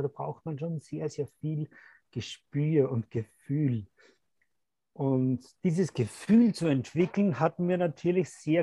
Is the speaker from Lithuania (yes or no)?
no; Austria; Also, wie man am Dialekt vielleicht hören kann, ist, ich bin aus Österreich.